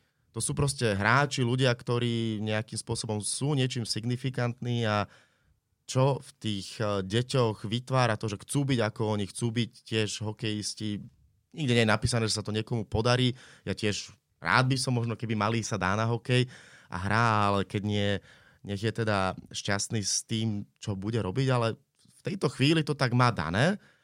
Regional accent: Bratislava, Bratislava Region, Slovakia; ale tak som Bratislavčan

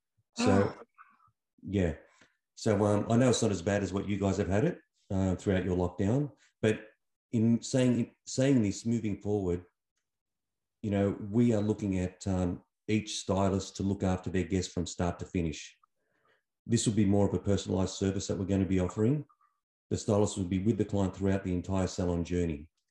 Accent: Sydney, New South Wales, Australia; I'm from Sydney, Australia, and I'm the chairperson for New South Wales, which is a state of Australia.

